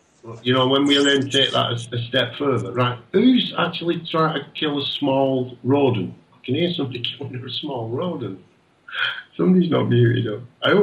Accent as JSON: {"language": "English", "town": "Ashton-under-Lyne", "region": "North West England", "country": "United Kingdom", "tie": "born or raised there", "said": "This is all over my hometown here in Ashton, Ashton-under-Lyne, just outside Manchester, you can see it quite clearly."}